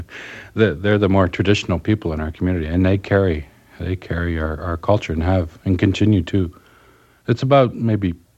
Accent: Niagara Falls, New York, United States; also born or lived in Buffalo; I was, I was raised in Niagara Falls in Buffalo, New York, you know, gone to school there.

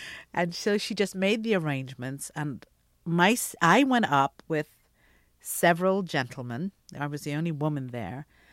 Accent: England, United Kingdom; moved away as an adult; also born or lived in Guyana; I'm from British Guiana, which is now Guyana. I grew up in England, and I came here as an adult. I spent 7 years working on American accents.

